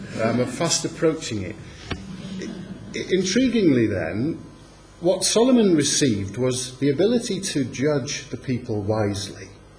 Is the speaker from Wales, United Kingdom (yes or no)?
no; Manchester, North West England, United Kingdom; Now, fair play, that's not a dripping gutter, but I'm from Manchester, for starters. That's how our gutters look.